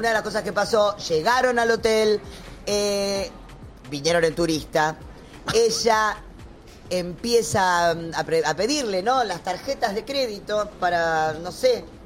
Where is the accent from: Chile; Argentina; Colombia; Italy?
Argentina; Sí. Somos.